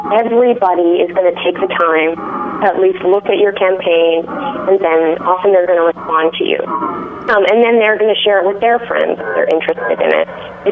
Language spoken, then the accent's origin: English; Edmonton, Alberta, Canada; I grew up in Edmonton, Alberta, in Canada